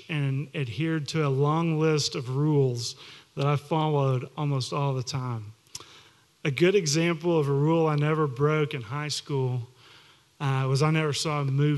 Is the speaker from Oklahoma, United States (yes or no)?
yes; Tulsa, Oklahoma, United States; So I grew up in Tulsa as the oldest of four brothers